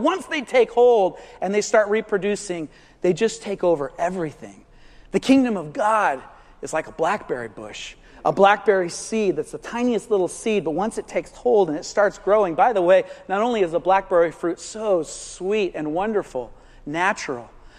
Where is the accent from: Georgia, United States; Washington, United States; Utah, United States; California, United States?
California, United States; now in Oregon, United States; And when I, as a Californian, moved to Oregon and saw a blackberry bush growing in my backyard, I was so excited.